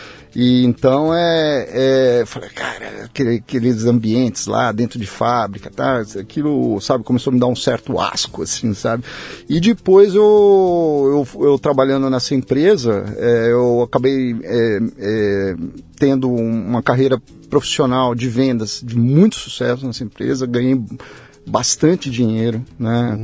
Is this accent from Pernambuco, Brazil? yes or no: no; São Paulo, Brazil; Sou daqui de São Paulo, fui criado aqui em São Paulo, meus pais são do interior, já faleceram. Mas hoje, na verdade, eu moro aqui um pouco em São Paulo.